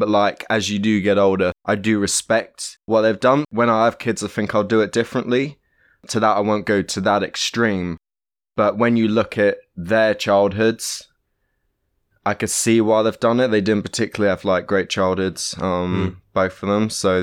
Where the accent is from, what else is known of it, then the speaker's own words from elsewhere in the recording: South West England, United Kingdom; Yeah, maybe that's just the Cornish way or something, I don't know. It's a cultural thing.